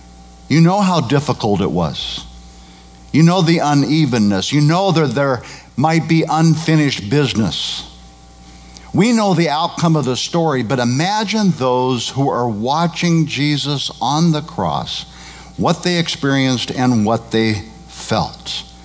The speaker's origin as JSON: {"language": "English", "region": "Midwest", "country": "United States", "tie": "born or raised there", "said": "because I grew up in the Midwest, and every spring I would see clouds"}